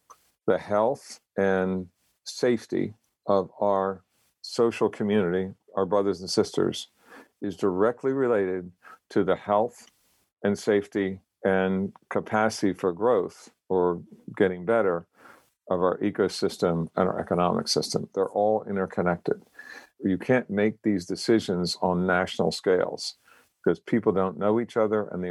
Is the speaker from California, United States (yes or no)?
no; Baltimore, Maryland, United States; I experienced that as a citizen and child growing up in Baltimore City.